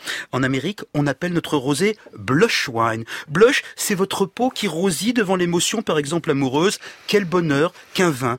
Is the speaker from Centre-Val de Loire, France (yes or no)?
yes; Centre-Val de Loire, France; oui chez nous en Touraine